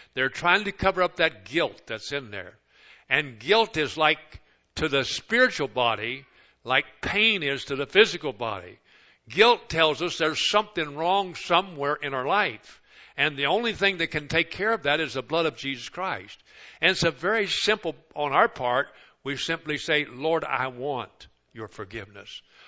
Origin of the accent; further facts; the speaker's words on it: Kentucky, United States; I started going to a Baptist church down where I grew up in Kentucky, the back of state.